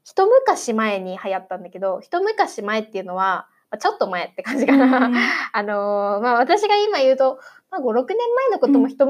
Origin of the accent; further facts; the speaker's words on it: Saitama, Japan; 私の出身、埼玉県にも、コバトンっていう、全然可愛くない、全然可愛くないキャラクターがいるんですけど、